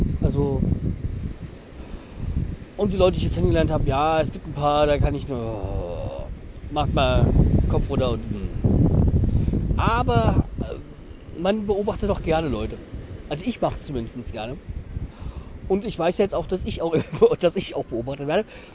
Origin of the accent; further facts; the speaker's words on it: Hesse, Germany; Und Offenbach, wenn man da aufgewachsen ist, wo ich aufgewachsen bin, also in meinem Kinzigkreis, dann, ja, ist Offenbach ein rotes Tuch.